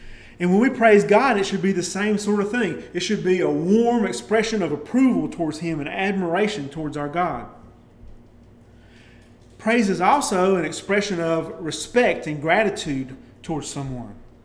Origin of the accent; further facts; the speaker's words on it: Southern United States, United States; accent: southern; L, it's my southern accent getting really strong there.